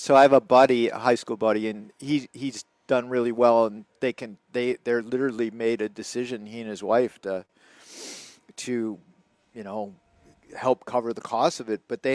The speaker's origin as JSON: {"language": "English", "town": "River Falls", "region": "Wisconsin", "country": "United States", "tie": "born or raised there", "said": "like where I grew up in River Falls, right, you're going to have access to pretty good healthcare."}